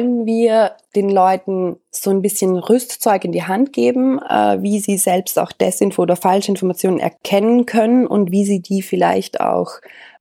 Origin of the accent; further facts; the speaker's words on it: Austria; moved away as an adult; now in Berlin, Germany; Ich bin Österreicherin. Ich war bis vor ziemlich genau in einem Jahr eigentlich, war ich noch in Österreich. Ich habe in Wien gearbeitet